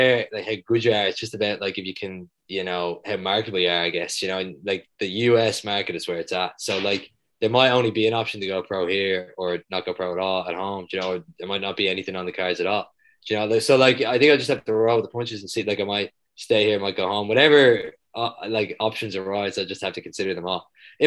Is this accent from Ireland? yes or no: yes; Dublin, Leinster, Ireland; I am from Dublin. It's my home. Like, I'm born and bred at Dub.